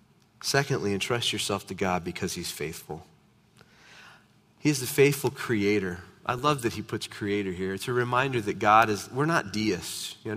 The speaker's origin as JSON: {"language": "English", "country": "United States", "said": "Not only am I a believer, I'm an American."}